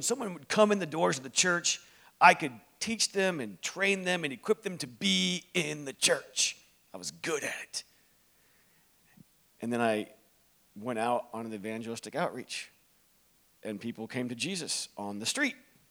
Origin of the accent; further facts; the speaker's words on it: Florida, United States; I'm from Florida, and my daughter is right there.